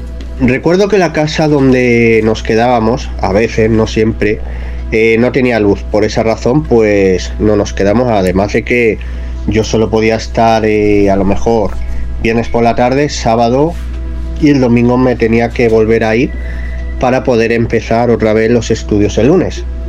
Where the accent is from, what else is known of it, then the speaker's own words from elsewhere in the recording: Spain; yo soy de España.